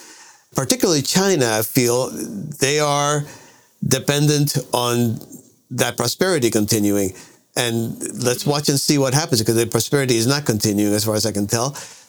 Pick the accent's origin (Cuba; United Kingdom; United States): Cuba; I come from Cuba, okay? By the time I was 10 years old, I had had a right-wing dictatorship and a left-wing dictatorship.